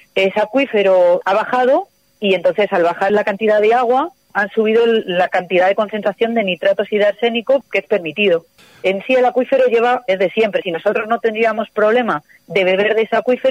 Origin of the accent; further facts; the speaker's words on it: Lastras de Cuéllar, Castile and León, Spain; hay mucha gente que vive en mi pueblo pero va a Segovia a trabajar, pero natural del pueblo, agricultura y ganadería.